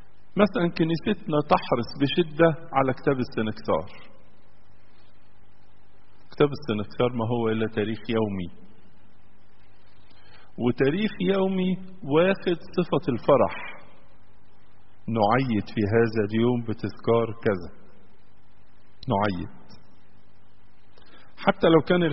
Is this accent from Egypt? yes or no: yes; Egypt; وهذا هو التاريخ اللي بنعيشه عندنا في مصر.